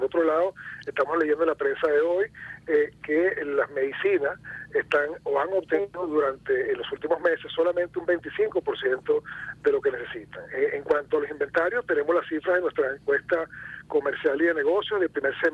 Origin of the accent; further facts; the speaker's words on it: Venezuela; Para nosotros los venezolanos, es bueno siempre recordar que nosotros, antes que comerciantes, somos venezolanos